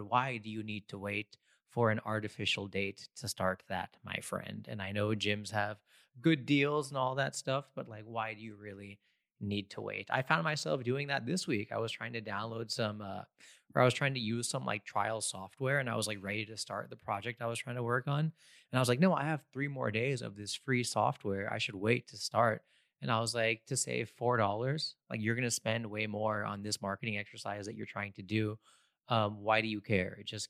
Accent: United States; Growing up in America, it was always Merry Christmas to Timmy and Happy Holidays to me from the teacher

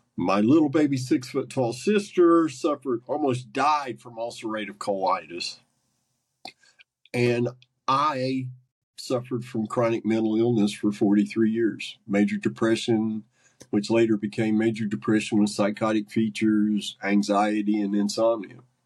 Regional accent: Huntington, West Virginia, United States; born there; Well, I was born in Huntington, West Virginia, 63 years ago. I just recently turned 63.

